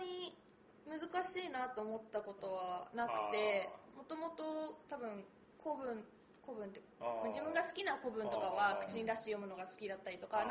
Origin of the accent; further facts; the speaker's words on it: Nakano, Tokyo, Japan; 私の地元の中野の桃園会館というところで